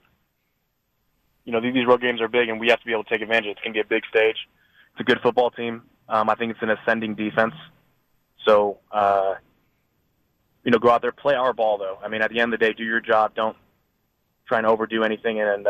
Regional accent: California, United States; No. I grew up in the Bay Area, so I'm a Giants fan, so.

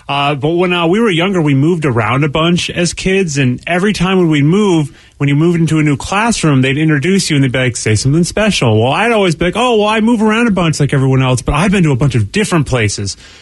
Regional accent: New York, United States; Let me tell you, I'm from New York. I've been to all these places.

